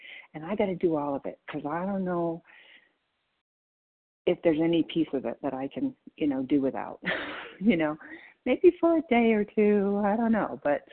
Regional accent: Colorado, United States; I'm from Colorado

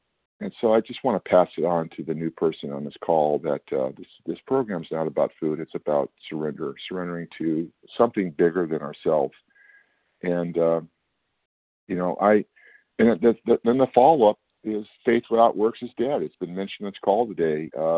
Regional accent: California, United States; I'm from California, and I'm recovered today from this this disease.

